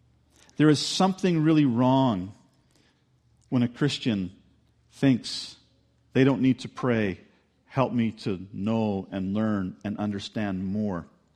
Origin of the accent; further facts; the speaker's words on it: United States; born there; My dad, I was born in the States.